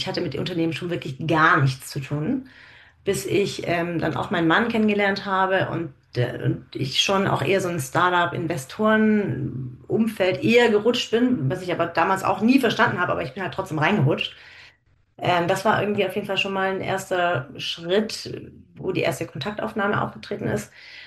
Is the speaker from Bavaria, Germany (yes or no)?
no; Baden-Württemberg, Germany; ich komme aus einer oberschwäbischen Kleinstadt und mein Schwäbisch zählt nicht zu den Sprachen, mit denen ich aufgewachsen bin.